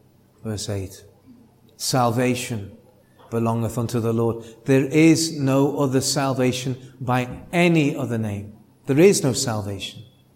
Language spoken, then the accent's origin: English; Liverpool, North West England, United Kingdom; accent: Scouse; also born or lived in Calgary, Canada; Mine is from the northwest English port called Liverpool. It's a dialect called Scouse.